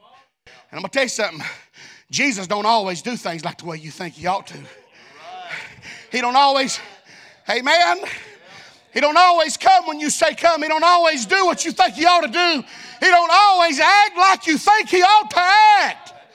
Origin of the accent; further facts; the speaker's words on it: Tennessee, United States; I was raised up in the hills of Tennessee. I'm not a hillbilly. I'm an Appalachian American.